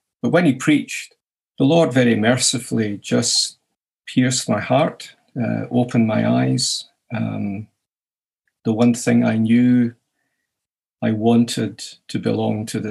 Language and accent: English; Glasgow, Scotland, United Kingdom; I'm a Scot. It's hard to be humble when you're Scottish. I was raised in the East End of Glasgow in a social housing scheme.